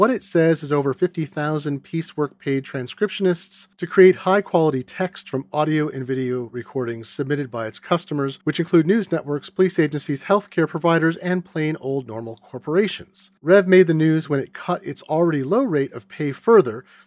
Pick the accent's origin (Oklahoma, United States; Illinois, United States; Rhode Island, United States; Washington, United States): Washington, United States; Seattle; In my hometown of Seattle, Amazon flooded the most recent elections